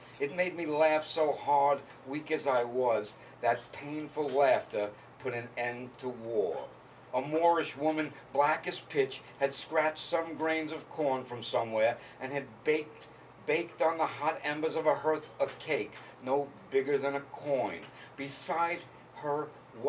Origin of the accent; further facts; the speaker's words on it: Brooklyn, New York, United States; I'm going to fuck up a lot of these words because I'm from Brooklyn.